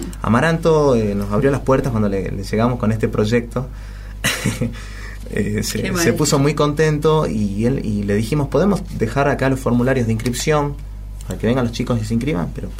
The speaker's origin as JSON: {"language": "Spanish", "region": "Jujuy", "country": "Argentina", "lives_now": "Buenos Aires, Argentina", "said": "Los organizadores somos cuatro jujeños, en realidad somos tres jujeños y una entrerriana, que jujeños que vivimos en Buenos Aires"}